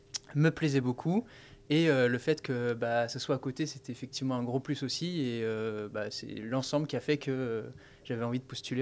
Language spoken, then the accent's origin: French; Brignais, Auvergne-Rhône-Alpes, France; je suis originaire de Brignais, c'est une petite ville au sud-ouest de Lyon que je pense beaucoup de personnes connaissent ici. J'ai grandi ici, j'étais à l'école primaire à Brignais, j'étais au collège à Brignais, j'étais au lycée à Saint-Gilles-Laval